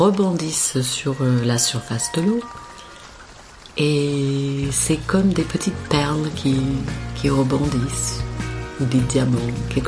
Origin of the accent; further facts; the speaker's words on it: England, United Kingdom; French is a second language; now in France; Comme je suis anglaise, j'adore la pluie. Et je suis en France depuis plusieurs décennies.